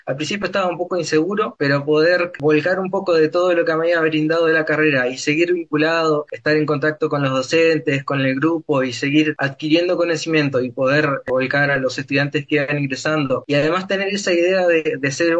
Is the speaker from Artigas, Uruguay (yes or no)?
yes; Artigas, Uruguay; Yo soy de Artigas, egresé del liceo en 2017.